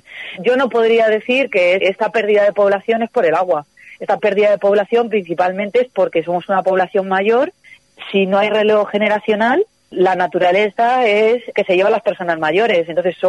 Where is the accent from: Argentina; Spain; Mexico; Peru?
Spain; Lastras de Cuéllar, Castile and León; yo trabajo en un pueblo al lado, en una tienda de muebles. Hay un poco de todo tipo, hay mucha gente que vive en mi pueblo pero va a Segovia a trabajar, pero natural del pueblo, agricultura y ganadería.